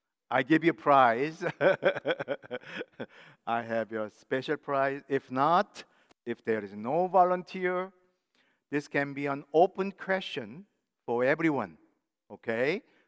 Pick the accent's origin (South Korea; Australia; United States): South Korea; When I was growing up in Korea